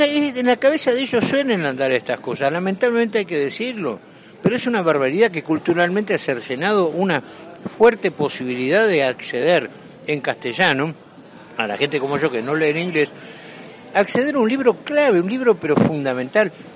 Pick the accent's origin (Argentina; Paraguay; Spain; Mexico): Argentina; Yo en ese tema mucho no me meto porque en mi país se habla de memoria cuando en realidad muchas veces es amnesia.